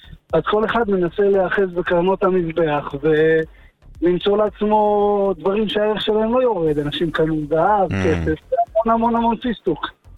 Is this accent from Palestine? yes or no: no; Iran; now in Israel; אנחנו מפרס, בטח.